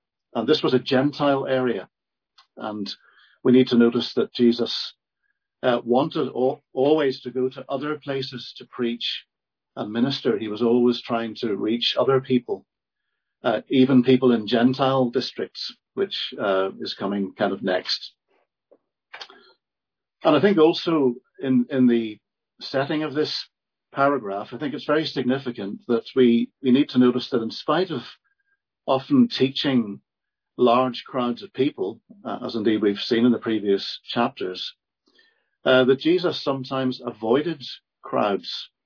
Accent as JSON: {"language": "English", "region": "Northern Ireland", "country": "United Kingdom", "accent": "Ulster", "said": "I hope that my strange Ulster accent won't be too impenetrable"}